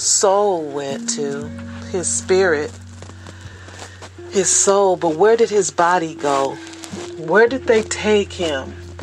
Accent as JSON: {"language": "English", "town": "Richmond", "country": "United States", "tie": "born or raised there"}